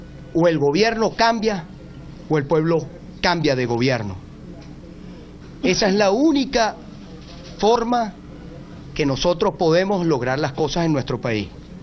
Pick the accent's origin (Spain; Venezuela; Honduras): Venezuela; Como venezolanos, tenemos el derecho de hacerla.